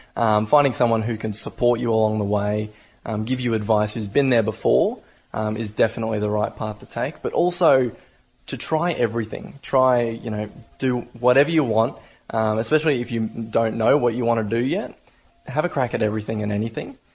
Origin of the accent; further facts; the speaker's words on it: Toowoomba, Queensland, Australia; growing up in the Toowoomba business community and stepping into the business community since leaving that school environment